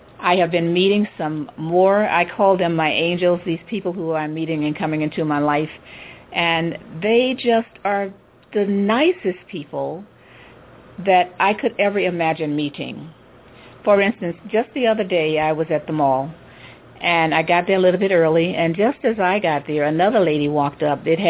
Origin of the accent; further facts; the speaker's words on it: United States; especially because he's Japanese, she's Chinese, and of course I'm American.